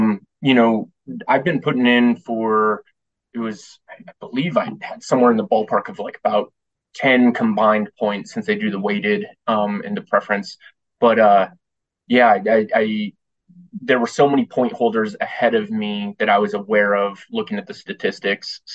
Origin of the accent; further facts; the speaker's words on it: New Mexico, United States; now in Denver, United States; I live here in Denver. I grew up in New Mexico and grew up hunting and fishing in kind of northern New Mexico, southern Colorado.